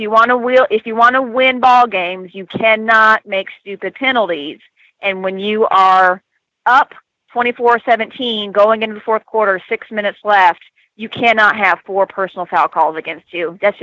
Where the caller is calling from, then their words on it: Atlanta, Georgia, United States; No, I went to Battery Park up here in Atlanta. It's right around SunTrust Park where the Braves play.